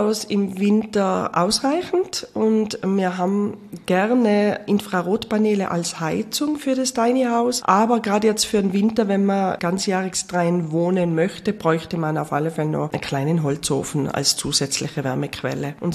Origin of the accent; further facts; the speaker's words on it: Tyrol, Austria; aber auch bei uns in Tirol mit diesen Temperaturschwankungen sehr, sehr schwierig.